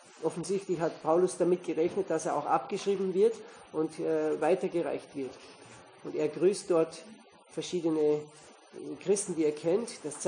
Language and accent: German; Baden-Württemberg, Germany; Also bei uns in Süddeutschland, im Schwarzwald, ist eine ganze Reihe Gemeinden